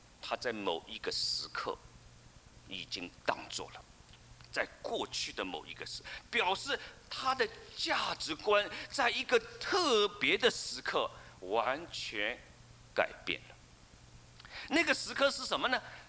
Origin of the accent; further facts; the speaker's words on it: China; 就像我们是中国人，有的人觉得中国人很了不起，我们中国人有5000年的文明